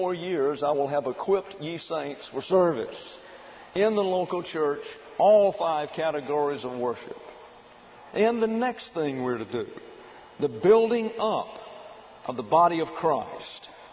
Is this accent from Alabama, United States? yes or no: yes; Alabama, United States; opportunity I had to go do trial sermons was at Montgomery, Alabama. Very alluring to me. It's 40 miles from my hometown.